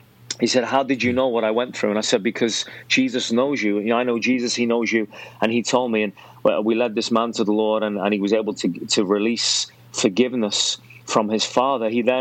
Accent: Liverpool, North West England, United Kingdom; also born or lived in Ireland; I came from Ireland. I'm originally from Liverpool. I lived in Ireland for many, many years.

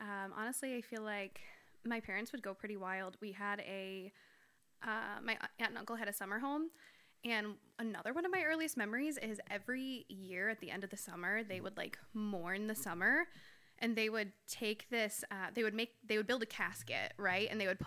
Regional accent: Buffalo, New York, United States; I am from Buffalo. Yes. I mean, I grew up here.

